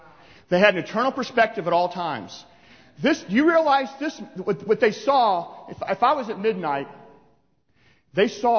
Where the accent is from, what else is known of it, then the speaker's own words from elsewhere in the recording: United States; I grew up this way. I grew up in the United States. I grew up going to Sunday school. I grew up going to church.